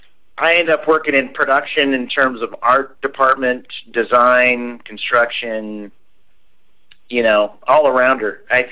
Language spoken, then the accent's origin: English; Fort Campbell, Kentucky, United States; born there; I'm an Army brat. I've been all over. Born in Fort Campbell, Kentucky.